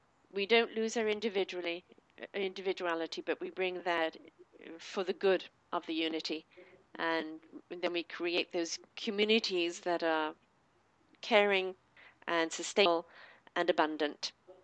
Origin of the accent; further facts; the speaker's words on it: United Kingdom; also born or lived in South Africa; years, and I lived